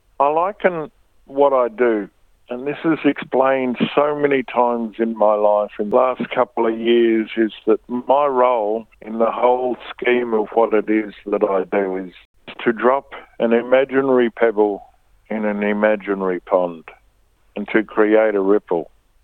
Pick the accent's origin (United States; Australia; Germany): Australia; Balranald, New South Wales; I did a gig in my hometown of Balranald on the weekend